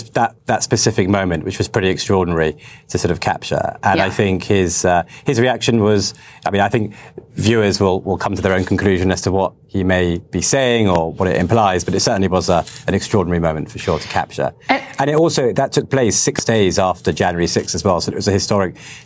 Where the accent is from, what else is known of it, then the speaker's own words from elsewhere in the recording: United Kingdom; I'm a British filmmaker.